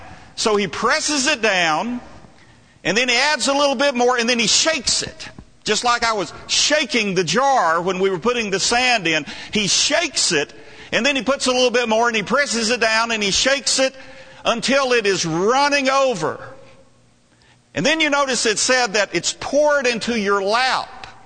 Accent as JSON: {"language": "English", "region": "Alabama", "country": "United States", "tie": "born or raised there", "said": "Week after Christmas, Joyce and I made a trip to Alabama to visit my mother. Well, we were in my hometown, and we were driving down Main Street one day, and I saw the old gun store."}